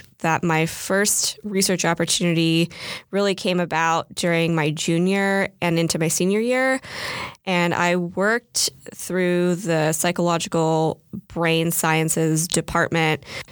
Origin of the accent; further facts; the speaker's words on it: San Francisco, California, United States; I was born and raised in San Francisco.